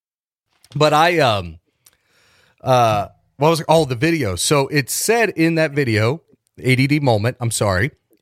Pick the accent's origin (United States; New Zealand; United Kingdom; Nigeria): United States; Cincinnati, Ohio; moved away as an adult; now in Charleston, United States; I'm from Cincinnati, born and raised. I never thought that I would have stayed in West Virginia when I got here in 2006.